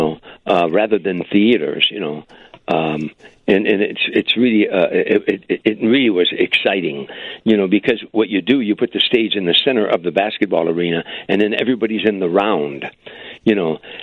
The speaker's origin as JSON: {"language": "English", "town": "Harvey", "region": "Illinois", "country": "United States", "said": "was from Hoboken. He was a kid from Hoboken, and I'm a kid from Harvey."}